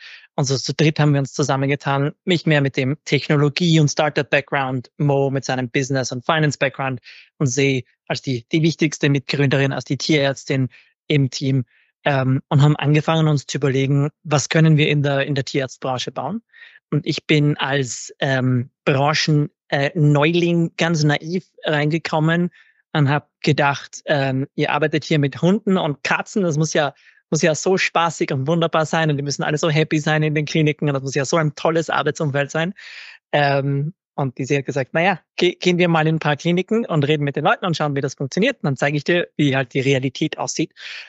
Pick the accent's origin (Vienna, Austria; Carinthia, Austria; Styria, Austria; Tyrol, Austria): Vienna, Austria; now in New York, United States; Also ich bin ursprünglich aus Wien, jetzt bin ich gerade in New York. Also ich bin seit ungefähr 8 Jahren in den USA jetzt.